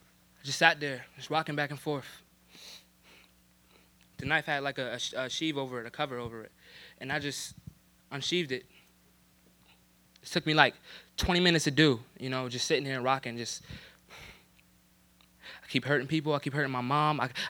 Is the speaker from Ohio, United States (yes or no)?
no; New Jersey, United States; I was from New Jersey, you know what I'm saying?